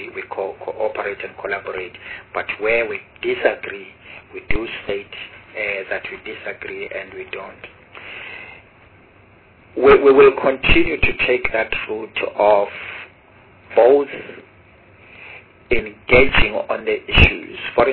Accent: South Africa; and as a South African business community, I think we have chosen the route of engaging.

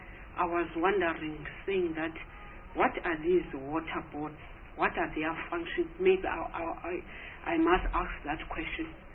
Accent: Eastern Cape, South Africa; I'm also from Eastern Cape.

